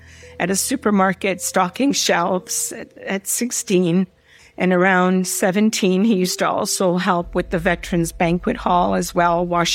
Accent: Toronto, Ontario, Canada; We're from Canada, Toronto. We were born in the city of Toronto. My mother, myself, my sister, and father were born in Italy. Fabio was the only one born in Canada.

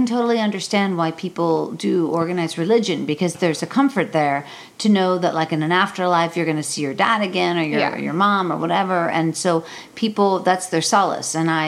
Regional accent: Pittsburgh, Pennsylvania, United States; I'm from Pittsburgh, you know, and I know it's a very long state.

